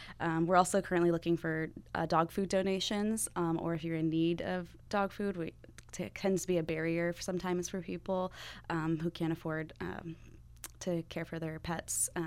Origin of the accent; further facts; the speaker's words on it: Colorado, United States; also born or lived in Florida; I grew up in Colorado mostly. I spent a lot of time in Florida.